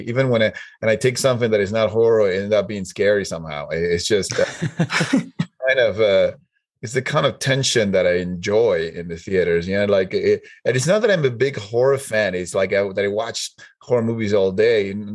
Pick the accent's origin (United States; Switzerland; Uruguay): Uruguay; And I'm from Uruguay. Like, I've seen things and then put them in the movies.